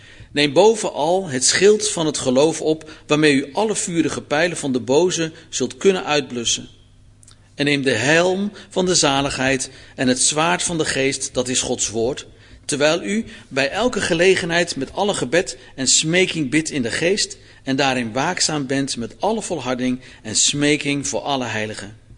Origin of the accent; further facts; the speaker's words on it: South Holland, Netherlands; Ik heb dus Zuid-Molukse bloed in mijn aderen stromen. Ik ben geboren en getogen in Zuid-Holland. En ik woon inmiddels samen met mijn vrouw en nog een aantal andere vrouwen al een aantal jaren in Zuid-Limburg.